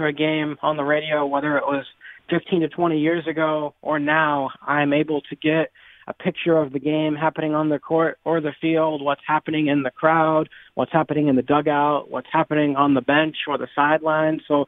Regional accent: Midwest, United States; Growing up in the Midwest, listening to Brian Barnhart commentating sports

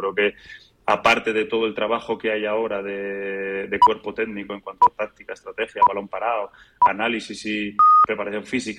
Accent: England, United Kingdom; Spanish is a second language; viniendo de donde vengo, que es de Inglaterra

